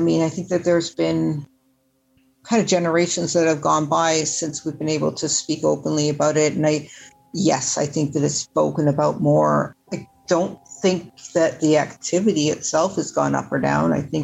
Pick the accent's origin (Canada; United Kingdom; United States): Canada; Vancouver, British Columbia; I grew up in Vancouver, BC. We have a lot of rain.